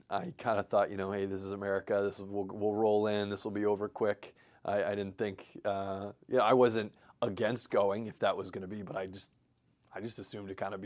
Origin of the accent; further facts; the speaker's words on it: New England, United States; also born or lived in Lowell, Massachusetts; I was born in Lowell, Massachusetts, but kind of grew up all over New England.